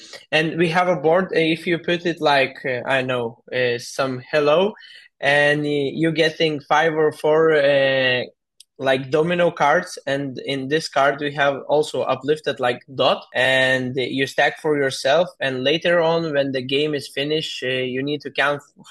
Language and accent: English; Lithuania; We are from Lithuania, so every detail, like when we were starting the prototypes, every weekend we're coming with the blind community and talking with them about how we can improve the game.